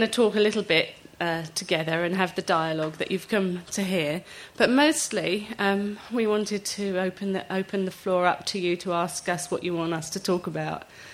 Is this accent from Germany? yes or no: no; United Kingdom; moved away as an adult; now in United States; from my perspective as a Brit who moved into that culture